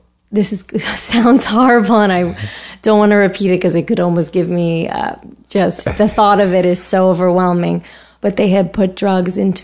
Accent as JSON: {"language": "English", "town": "Larchmont", "region": "New York", "country": "United States", "tie": "born or raised there", "said": "I grew up in New York. I'm from Westchester."}